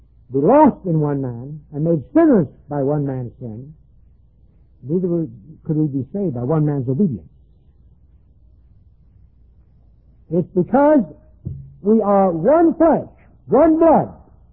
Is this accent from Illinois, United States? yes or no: no; Jacksonville, Florida, United States; born there; Just as much as when I was born in Jacksonville, Florida, in 1912, and took of the human nature through my parents.